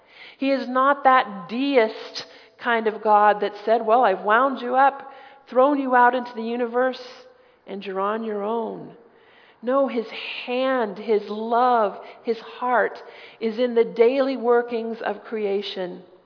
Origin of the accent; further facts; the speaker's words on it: Denver, Colorado, United States; I grew up in Denver.